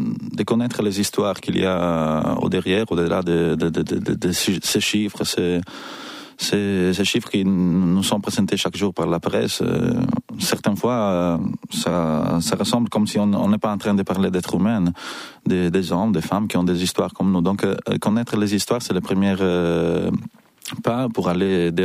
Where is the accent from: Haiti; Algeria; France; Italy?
Italy; French is a second language; en tant qu'Italienne, c'est quelque chose qui me touche directement.